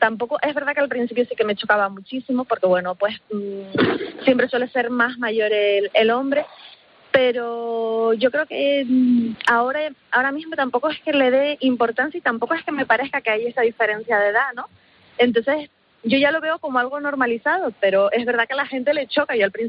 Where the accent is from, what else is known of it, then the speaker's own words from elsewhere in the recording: Tenerife, Canary Islands, Spain; now in Santander, Spain; Soy de Tenerife, pues porque, bueno, toda mi familia es de aquí de Santander. Mi madre se fue a vivir a Tenerife ya hace, pues, 33 años. Y bueno, yo soy ya más canaria que el gofio